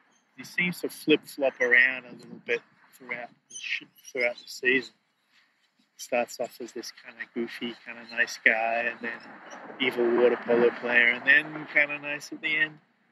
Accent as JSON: {"language": "English", "town": "Sydney", "region": "New South Wales", "country": "Australia", "said": "I'm from Sydney, Australia."}